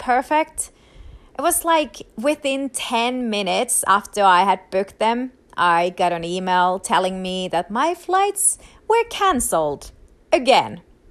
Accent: Rovaniemi, Lapland, Finland; And with these flights, I get to stay in my hometown, Rovaniemi, even a bit longer.

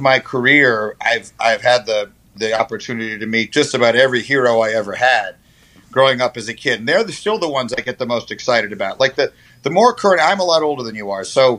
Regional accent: New York, United States; I grew up in New York in the 70s.

